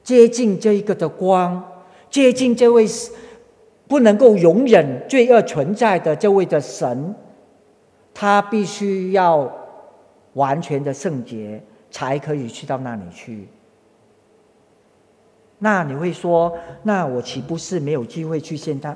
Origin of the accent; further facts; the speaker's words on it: Guangdong, China; accent: Cantonese; 我们广东话就讲到这里呢